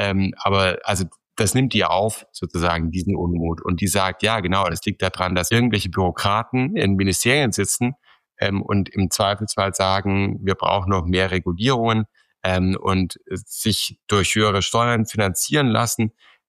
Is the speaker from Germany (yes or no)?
yes; Baden-Württemberg, Germany; Sie haben Baden-Württemberg angesprochen, was mich persönlich auch sehr interessiert, weil ich komme aus der Gegend